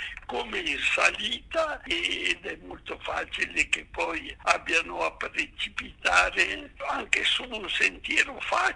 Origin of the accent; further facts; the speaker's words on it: Trentino-Alto Adige, Italy; E poi io sono dalla Val di Fiemme e per noi il fondo è lo sport preferito.